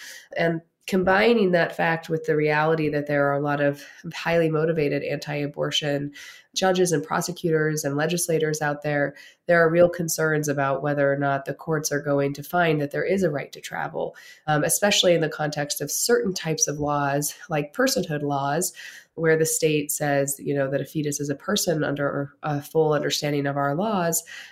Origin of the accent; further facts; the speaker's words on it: Pennsylvania, United States; has also happened in my home state, Pennsylvania